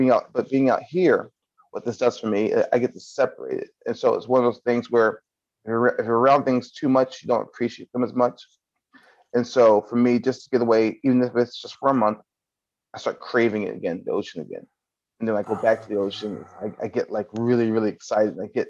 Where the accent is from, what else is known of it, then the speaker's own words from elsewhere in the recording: Baltimore, Maryland, United States; I grew up in Baltimore, which is on the Chesapeake Bay on the Atlantic seaboard, right near DC.